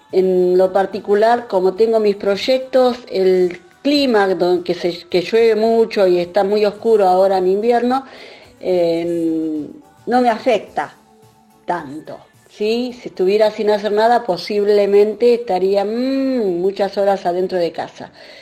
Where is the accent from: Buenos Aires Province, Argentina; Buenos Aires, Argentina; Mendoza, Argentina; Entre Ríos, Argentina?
Entre Ríos, Argentina; Concordia; now in Dublin, Ireland; Soy oriunda de Concordia, como bien lo sabes, pero tu audiencia no. Vivo en Dublín hace más de 6 años, muy prontito será mi séptimo año de residiendo y trabajando aquí en esta hermosa, hermosa ciudad